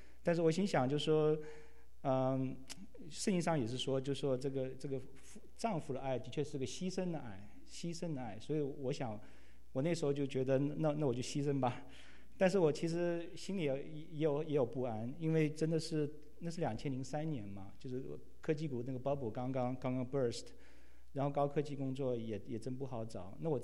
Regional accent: Guangzhou, Guangdong, China; moved away as an adult; also born or lived in Shanghai; now in United States; 我父母是浙江人，他们大学毕业之后就到广州工作，所以我从小在广州长大，然后后来考大学又考到上海，考到上海交通大学。

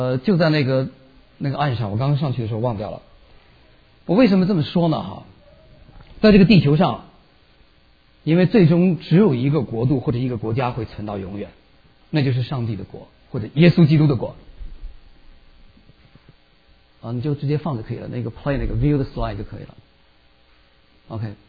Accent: Lanzhou, Gansu, China; 是因为我是从兰州来的，兰州的牛肉拉面哈到处都有

